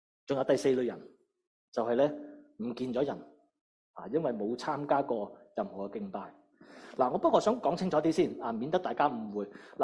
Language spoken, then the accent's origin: Chinese; Guangdong, China; accent: Cantonese; 如果用我们广东话就是说做乜咁嘥啊